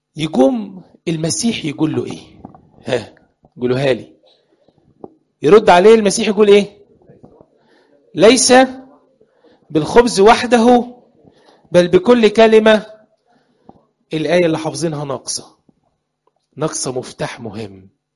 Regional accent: Sudan; moved away; الحاجة دي عشناها احنا. احنا اللي جايينكم من السودان.

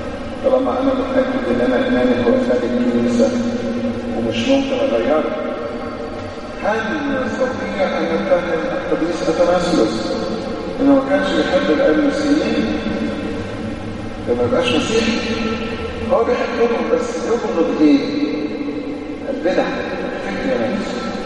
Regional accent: Egypt; ودي ثقافه احنا كمصريين مش عارفين نقتنيها، ان احنا نختلف نبقى اعداء.

